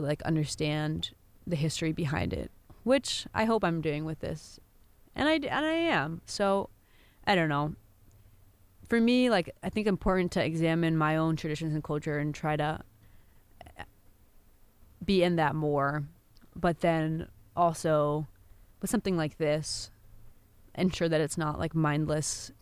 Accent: Maryland, United States; I'm Indian, but my culture isn't necessarily Bengali. It's, I also have a culture of, you know, I'm from PG County. My culture is Maryland.

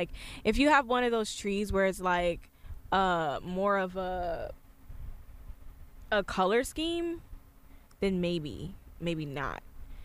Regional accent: Michigan, United States; now in Maryland, United States; We did get a little bit of snow here in Maryland, but I'm from Michigan originally

